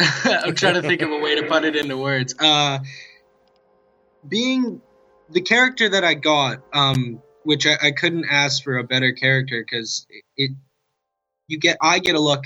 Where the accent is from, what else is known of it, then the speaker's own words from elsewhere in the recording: Calgary, Alberta, Canada; now in Vancouver, Canada; I'm originally from Calgary. I'm located in Vancouver now.